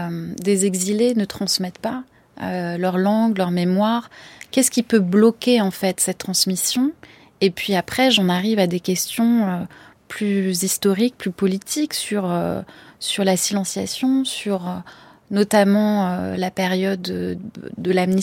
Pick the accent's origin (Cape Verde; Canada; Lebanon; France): France; parce que j'ai grandi en France et c'est dans ce pays que je suis ancrée et où je vis au quotidien.